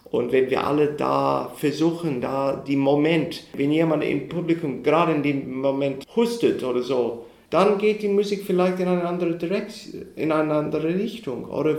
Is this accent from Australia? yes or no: yes; Australia; German is a second language; wenn ich als Australier mit Didgeridoo auftrete